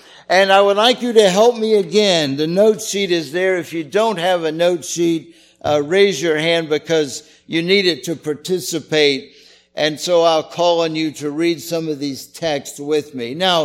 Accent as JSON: {"language": "English", "town": "St. Petersburg", "region": "Florida", "country": "United States", "tie": "born or raised there", "said": "in the church that I grew up in St. Petersburg, Florida, we sang that every Sunday."}